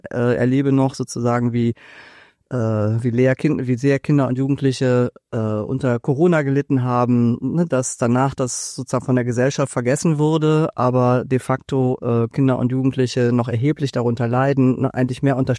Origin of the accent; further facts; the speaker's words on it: Berlin, Germany; Ich als Berlinerin hatte auch schon in diesem Jahr einen Winterwahlkampf